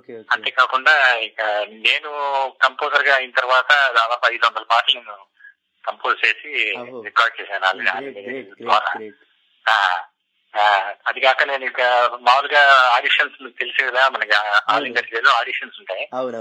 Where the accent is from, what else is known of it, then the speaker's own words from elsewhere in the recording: Vijayawada, Andhra Pradesh, India; మళ్ళీ back to Vijayawada, మళ్ళీ నా నేటివ్ ప్లేస్ కు వచ్చేసాను.